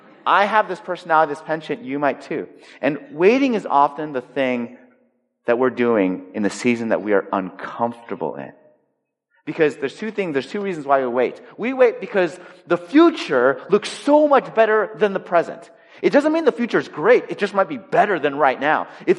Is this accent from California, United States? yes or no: yes; Los Angeles, California, United States; I just think they're jealous that I grew up in Los Angeles.